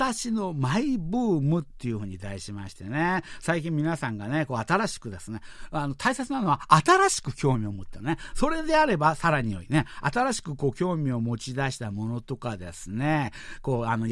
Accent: Seoul, South Korea; Japanese is a second language; 私みたいに、あの、ソウルで、あの、生まれ育ったやつはですね、ソウルの昔住んでた町をですね、あの私の場合はあのチョンノなんですけれども、

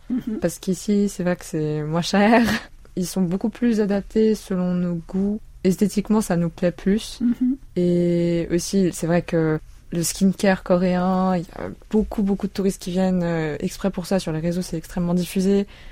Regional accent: Switzerland; also born or lived in South Korea; Alors, complètement, oui, ils savent que je suis coréenne du Sud. Quand j'étais petite, ils me demandaient pas mal si j'étais du Nord ou du Sud, c'était très marrant.

